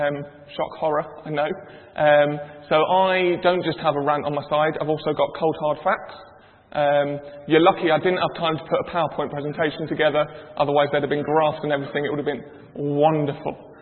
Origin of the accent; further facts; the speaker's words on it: United Kingdom; because I'm British and that's the way we do things.